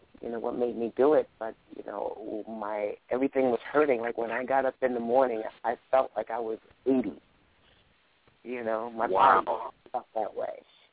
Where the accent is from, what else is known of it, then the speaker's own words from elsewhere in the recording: New York, United States; also born or lived in Chicago; I was born and raised here in New York, although I have moved quite a bit and was in Chicago for a stint of time, about maybe 6 years.